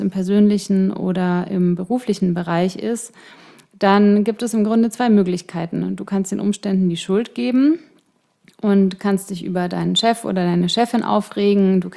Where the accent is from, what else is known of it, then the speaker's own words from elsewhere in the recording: Ingolstadt, Bavaria, Germany; das ist so wie München und Ingolstadt, da meine Heimat.